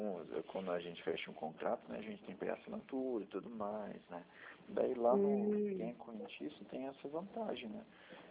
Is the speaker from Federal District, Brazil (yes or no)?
no; Maringá, Paraná, Brazil; Eu sou do Paraná, Maringá.